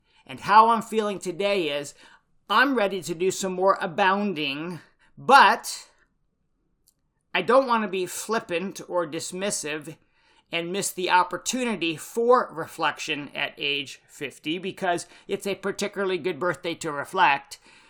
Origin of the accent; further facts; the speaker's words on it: Takoma Park, Maryland, United States; born there; Well, I was born in Tacoma Park, Maryland on November 20, 1971 at 6:57 a.m.